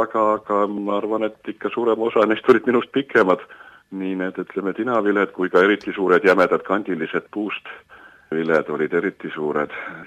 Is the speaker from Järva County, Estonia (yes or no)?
no; Jõelähtme, Harju County, Estonia; Mina olen Jõelähtmest pärit, seal 1960. aastal sündinud Koogi külas. Ja … oli Jõelähtme kiriku organist